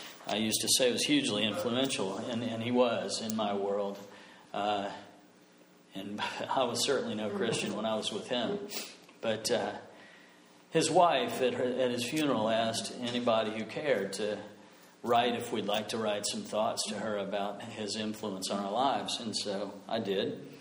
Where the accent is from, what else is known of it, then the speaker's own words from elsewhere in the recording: Arkansas, United States; As I grew up in Northwest Arkansas.